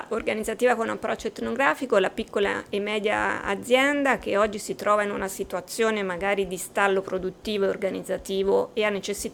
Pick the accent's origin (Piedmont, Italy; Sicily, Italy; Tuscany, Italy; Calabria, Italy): Tuscany, Italy; Arezzo; Sono di Arezzo e quindi insomma sono felice di essere qua